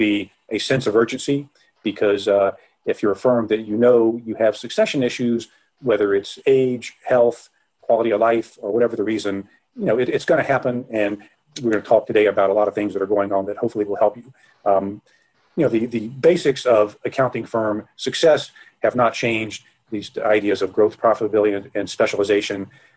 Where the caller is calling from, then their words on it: Larchmont, New York, United States; I am beaming here from Larchmont, New York, which is a small suburb of New York City, about 30 miles outside of New York.